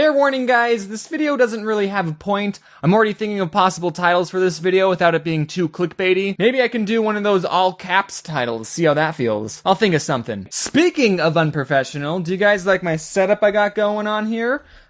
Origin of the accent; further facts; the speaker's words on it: Arizona, United States; So I'm from Arizona. I don't get any snow where I live.